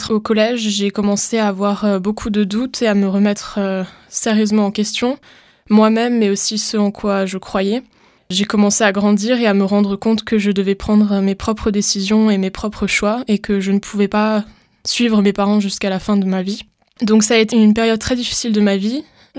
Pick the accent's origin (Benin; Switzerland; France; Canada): France; j'ai 20 ans et je suis française. Je suis née dans une famille chrétienne